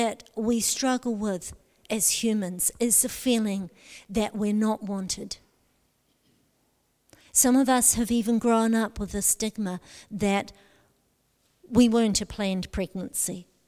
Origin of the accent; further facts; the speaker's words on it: Otago, New Zealand; For me, growing up in Central Otago